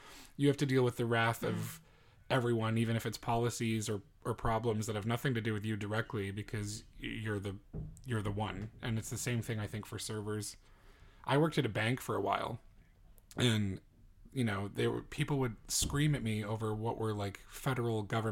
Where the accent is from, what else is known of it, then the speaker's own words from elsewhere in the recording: United States; we're biased because we grew up in America where tipping is the custom.